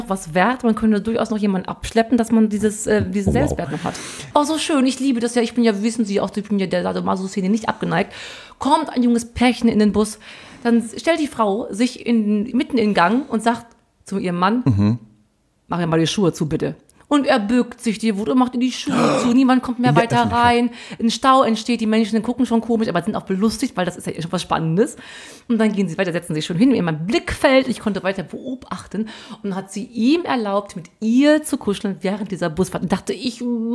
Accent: Brilon, North Rhine-Westphalia, Germany; Ich komme ja aus Brilon, einem schönen sauerländischen Örtchen, beschaulich.

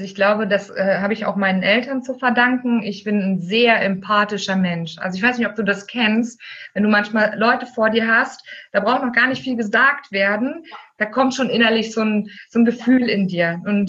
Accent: East Germany, Germany; ich bin im Osten groß geworden. Also meine Kindheit habe ich im Osten verbracht

